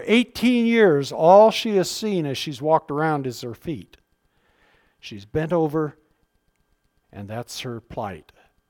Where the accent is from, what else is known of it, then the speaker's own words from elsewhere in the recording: Seattle, Washington, United States; moved away as an adult; I didn't know that it didn't rain all the time till I moved, when I was 18 and I moved away from Seattle.